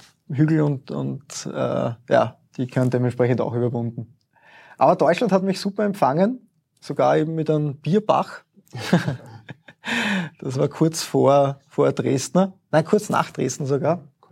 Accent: Eastern Austria, Austria; also Österreich sagt man immer Schneeland, aber ich komme eher aus dem Osten, da ist auch nie so viel Schnee

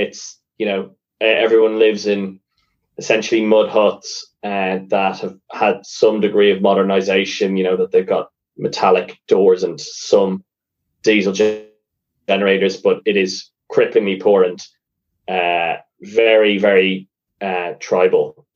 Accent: Ireland; And being Irish, and, you know, being someone who has a, you know, sort of translucent eel-like, you know, skin tone that we Irish

